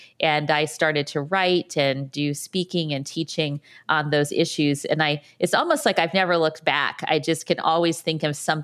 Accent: Ithaca, New York, United States; I went to Cornell University, which is in my hometown.

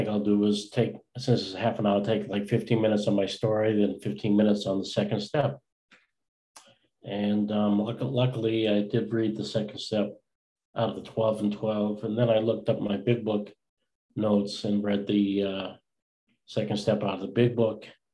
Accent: Boston, Massachusetts, United States; I am from Boston, and I'm in Stoughton, Mass, right in Westwood

